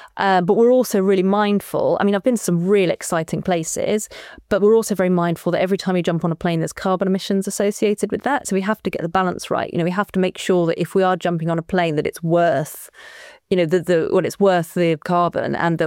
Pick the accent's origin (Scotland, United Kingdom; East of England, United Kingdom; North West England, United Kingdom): East of England, United Kingdom; I'm from Norfolk, right? And the sea in Norfolk is, you know, it's the North Sea. It's a bit bleak.